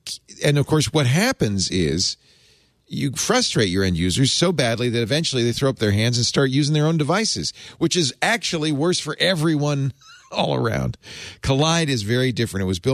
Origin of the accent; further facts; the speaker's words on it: Cranston, Rhode Island, United States; accent: Cranston; My Cranston accent's shining through.